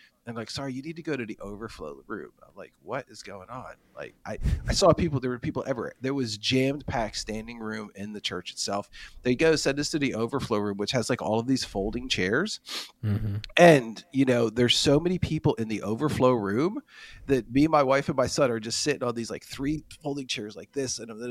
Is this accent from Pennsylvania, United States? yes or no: yes; Philadelphia, Pennsylvania, United States; I grew up in Philadelphia originally.